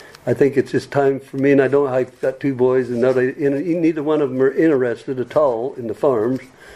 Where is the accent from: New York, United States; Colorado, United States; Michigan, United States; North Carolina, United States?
Colorado, United States; moved away as an adult; now in Kentucky, United States; I come from Colorado 40 years ago to do a contract for the state of Kentucky, telecommunications.